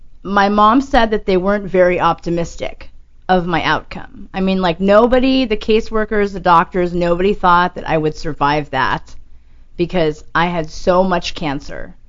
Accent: Manhattan, New York, United States; now in California, United States; You know, I grew up part of my life in New York City, and then I moved to California

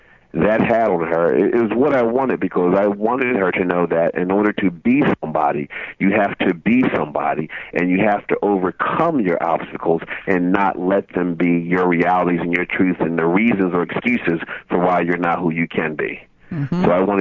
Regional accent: Philadelphia, Pennsylvania, United States; I wanted to take my daughter back to my old neighborhood where I grew up in Philly.

